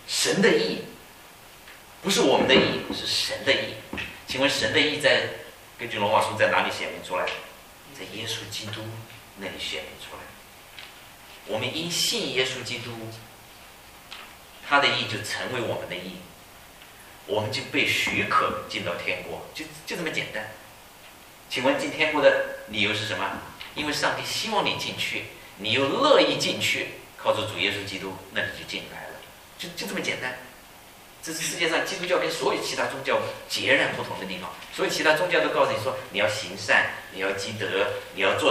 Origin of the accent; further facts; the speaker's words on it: China; now in United States; 出生成长在中国，重生得救在美国，永久定居在天国。